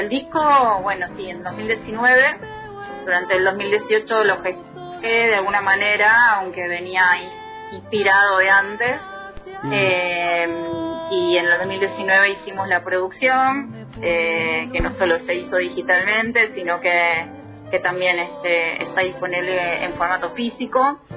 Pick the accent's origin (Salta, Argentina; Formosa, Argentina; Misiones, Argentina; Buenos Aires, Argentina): Buenos Aires, Argentina; born there; also born or lived in Mar del Plata; nací en Belgrano y bueno, viví muchos años en Mar del Plata, en la ciudad de Mar del Plata, en la costa atlántica, y hace un año que la vida y los bemoles de la pandemia me trajeron nuevamente a la ciudad de Buenos Aires, a radicarme nuevamente acá.